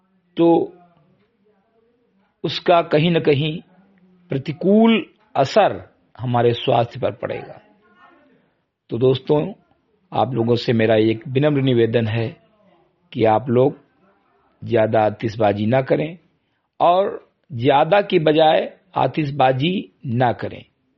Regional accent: Bahraich, Uttar Pradesh, India; ग्राम सभा सिमरी गटई विकासखंड मेनपुरा जनपद बहराइच का मूल निवासी हूं

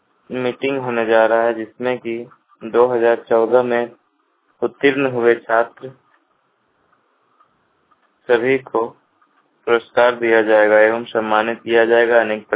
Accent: Medho, Jharkhand, India; मैं गिरिडीह जिले का रहने वाला हूँ, ग्राम मेढ़ो, पोस्ट लद्दाख की, थाना जमुआ।

